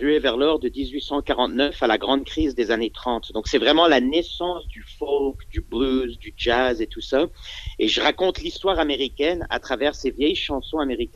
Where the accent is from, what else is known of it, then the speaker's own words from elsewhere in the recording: Quebec, Canada; Même franco-québécois-américain, parce que je suis né au Québec, ma mère est française de Nice et mon père est américain du Texas.